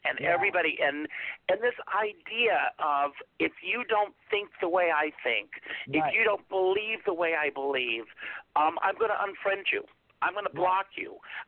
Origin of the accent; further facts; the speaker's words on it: Conway, South Carolina, United States; who would have thought that this little kid growing up in Conway, South Carolina, watching Cinderella once a year on television, would be friends with her?